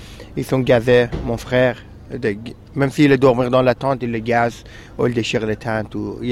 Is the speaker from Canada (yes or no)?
no; Afghanistan; now in Calais, France